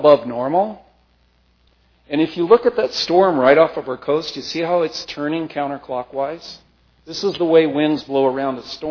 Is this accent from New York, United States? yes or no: no; Santa Ana, California, United States; It was 95 degrees in my hometown of Santa Ana today